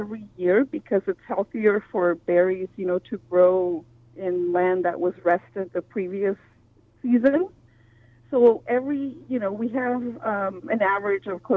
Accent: Watsonville, California, United States; born there; I'm first generation, born in Watsonville, and my family comes from Mexico

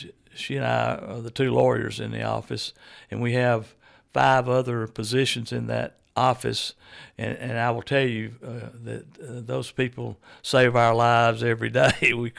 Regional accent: Carrollton, Georgia, United States; So when people ask me where I'm from, obviously I'm from Carrollton, Georgia.

